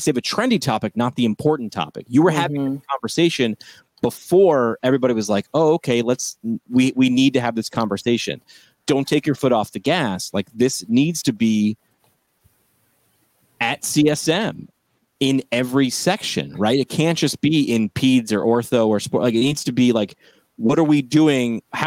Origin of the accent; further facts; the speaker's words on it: New York, United States; I'm a New Yorker. I shouldn't say lifelong. I moved around